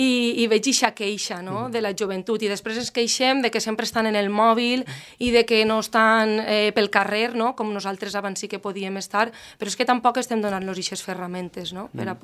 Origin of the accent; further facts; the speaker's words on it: Muro d'Alcoi, Valencian Community, Spain; la gent que som de Muro i que com jo sentim el poble ben a dins, doncs volem tornar ací